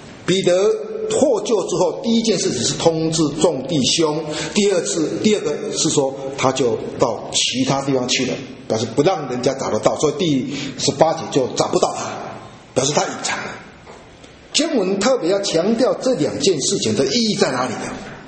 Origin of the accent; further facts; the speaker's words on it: China; 这个在我们中国人东方人比较没有这样的用法，我们中国人大概没早期我们中国人是没有这种用法的。